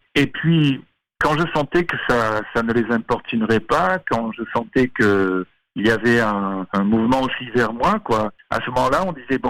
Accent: Marseille, Provence-Alpes-Côte d'Azur, France; also born or lived in Var; Je suis né dans le Var, mais parce que mon père était cheminot, et donc on voyageait de gare en gare comme ça. Mais très très vite, à la toute petite enfance, je suis venu à Marseille, où j'ai vécu toute la première partie de ma vie, enfin, jusqu'aux études

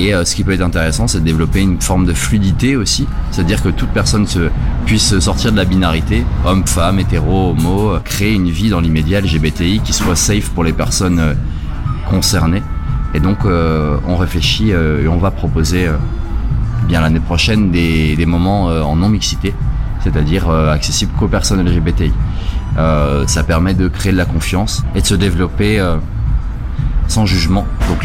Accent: Saint-Etienne, Auvergne-Rhône-Alpes, France; now in Le Havre, France; mon expérience, elle vient de là où je viens, de Saint-Etienne, qui est une ville où il y a beaucoup d'associations.

